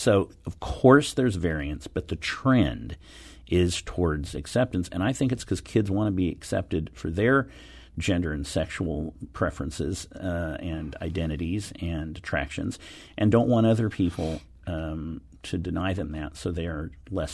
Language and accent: English; Lawrence, United States; my hometown of Lawrence has recently implemented such a good sex education program